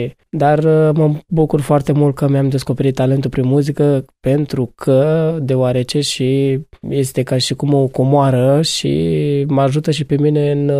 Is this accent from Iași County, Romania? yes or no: yes; Iași, Iași County, Romania; sunt din Iași, sunt solist la Palatul Copiilor.